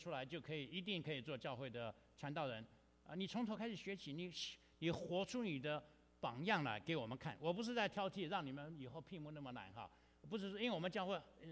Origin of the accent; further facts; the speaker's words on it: Shandong, China; 反正我山东人，你要怪去怪山东去